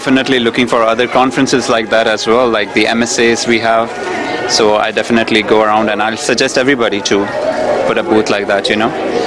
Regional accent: Dallas, Texas, United States; I'm from Dallas.

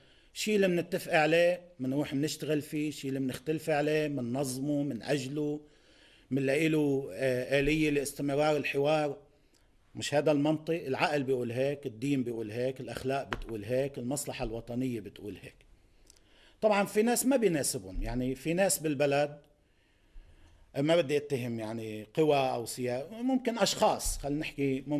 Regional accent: Lebanon; لكن نحن مصلحتنا كلبنانيين كشعب لبناني

